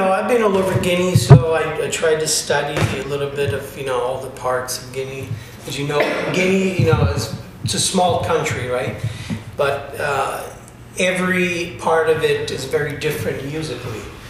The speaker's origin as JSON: {"language": "English", "country": "Italy", "said": "And I'm from Italy originally. I don't sound Italian, but I'm from Italy."}